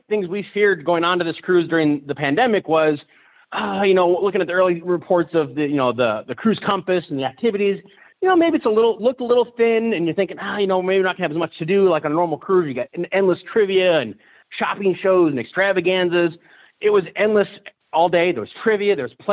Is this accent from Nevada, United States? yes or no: yes; Las Vegas, Nevada, United States; Like, you know, I grew up in Vegas. Coming from Reno, I can see that stuff all the time.